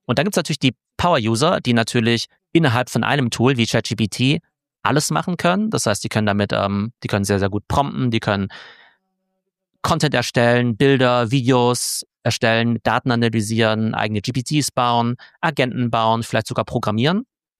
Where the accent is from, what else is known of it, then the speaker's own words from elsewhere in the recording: Munich, Bavaria, Germany; ich komme aus München und bin KI-Experte.